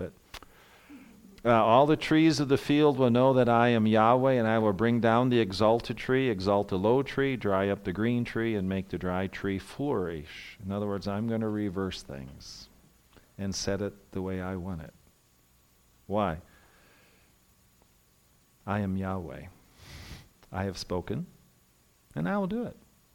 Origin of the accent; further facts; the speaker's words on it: United States; especially for us as Americans who think that we can.